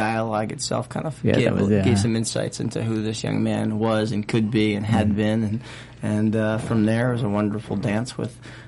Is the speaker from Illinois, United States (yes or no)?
no; Boston, Massachusetts, United States; I'm from Boston, and I go on a yoga retreat.